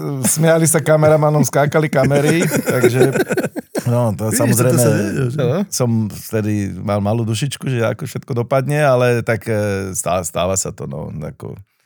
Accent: Bratislava, Bratislava Region, Slovakia; V podstate vyrastal som v Bratislave na Kramároch

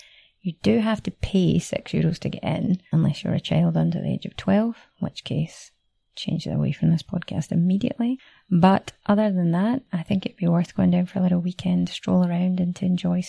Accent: Scotland, United Kingdom; accent: Scottish; now in Barcelona, Spain; Time to work on refining my accent, which I have immediately had to soften down again since I got back to be understandable. But yeah, really nice. Got a chance to see some family, see some friends, enjoy some Scottish delicacies

